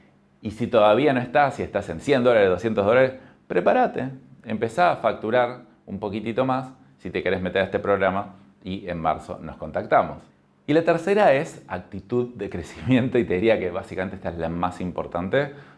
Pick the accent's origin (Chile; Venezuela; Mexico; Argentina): Argentina; acá en Argentina de donde soy yo